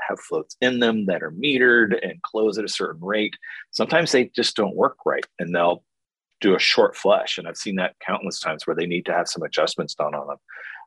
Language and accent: English; San Francisco, California, United States; But I remember fixing toilets that, born and raised in San Francisco, and I was working on toilets